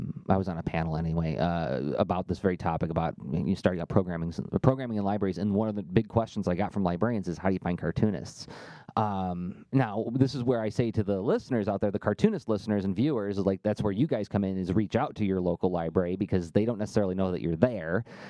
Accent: Michigan, United States; I mean, like, I grew up in Michigan, yet I didn't realize how many cartoonists there were here until I moved away and then moved back.

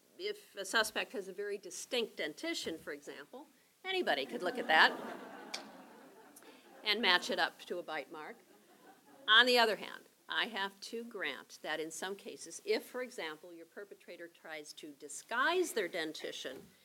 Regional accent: the Carolinas, United States; I'm a wuss. I'm from the Carolinas, so it was freezing.

